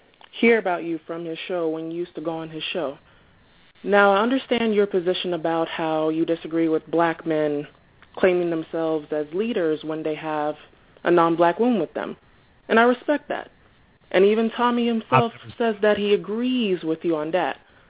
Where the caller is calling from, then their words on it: New Jersey, United States; Hi, good evening. … I'm calling from New Jersey.